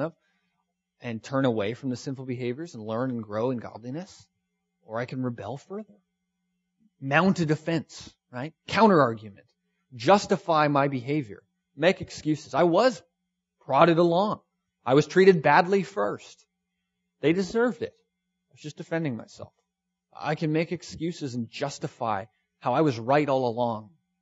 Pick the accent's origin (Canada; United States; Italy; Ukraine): Canada; we do nothing because we're too Canadian and nice and polite.